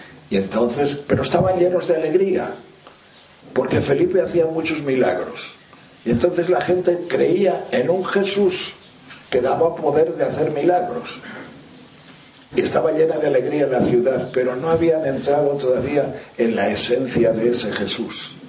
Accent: Riaño, Castile and León, Spain; yo siempre pongo el ejemplo de mi pueblo, que es Riaño.

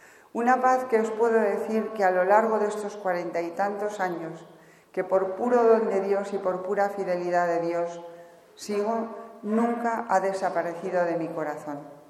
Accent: Segovia, Castile and León, Spain; pues se produjo en Segovia, que es de donde yo soy

